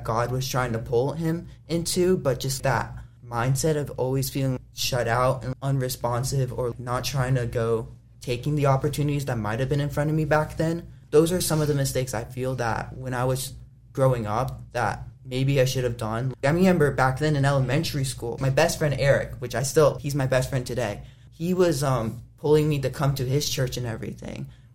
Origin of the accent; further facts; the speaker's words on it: Charlottesville, Virginia, United States; So I grew up here in Virginia. I was born down in Charlottesville, and I've been here my entire life.